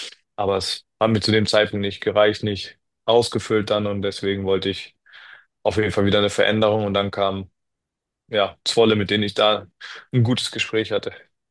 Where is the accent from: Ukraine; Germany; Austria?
Germany; accent: German; Ja, ich habe einen richtig deutschen Akzent, aber ja, red's fließend